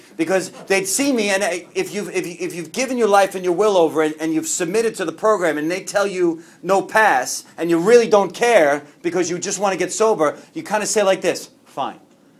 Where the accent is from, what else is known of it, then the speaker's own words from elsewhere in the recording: New York, United States; I'm Italian from New York.